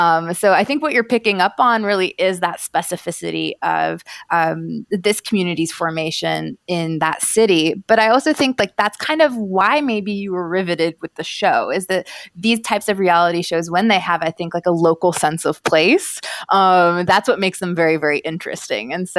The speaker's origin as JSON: {"language": "English", "town": "Portland", "region": "Oregon", "country": "United States", "tie": "born or raised there", "said": "And I grew up in Portland, Oregon, right?"}